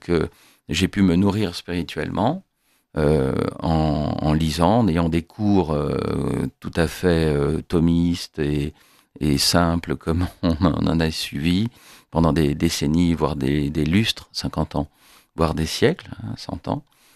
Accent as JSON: {"language": "French", "town": "Paris", "region": "Île-de-France", "country": "France", "tie": "born there", "said": "Je suis né à Paris en 1970, en pleine crise. J'ai été au catéchisme dans ma paroisse, à l'Immaculée Conception"}